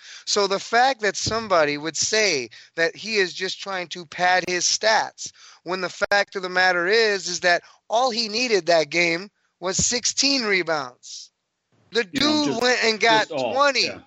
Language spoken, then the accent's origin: English; Milwaukee, Wisconsin, United States; I am from the great state of Wisconsin. I grew up in Milwaukee. I'm a huge Milwaukee Bucks fan.